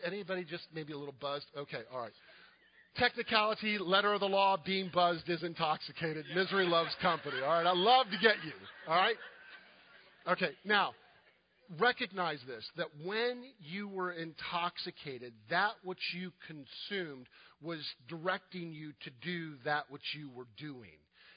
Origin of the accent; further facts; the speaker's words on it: Florida, United States; Remember, I'm Jewish. I'm a kid growing up in Florida. I'm used to shorts and flip-flops.